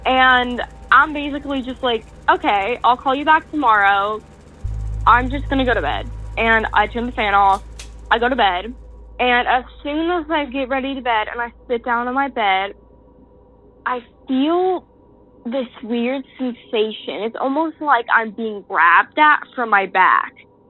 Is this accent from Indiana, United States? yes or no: yes; Indiana, United States; I'm from Evanston, Indiana.